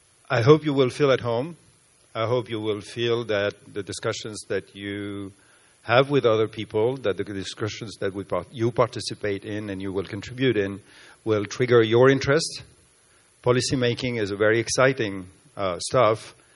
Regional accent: France; I come from France.

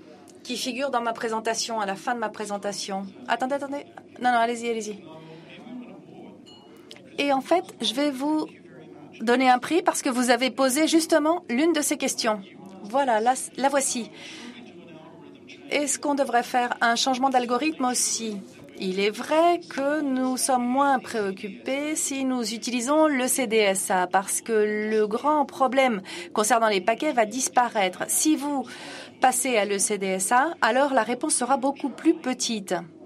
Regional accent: Saudi Arabia; je suis d'Arabie Saoudite.

